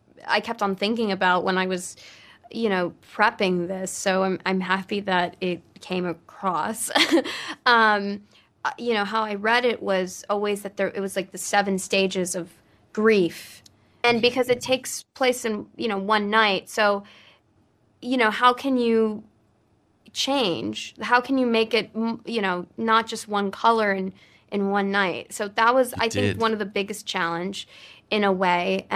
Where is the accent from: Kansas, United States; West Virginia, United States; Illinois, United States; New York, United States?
New York, United States; No, I'm from New York. It's very hard.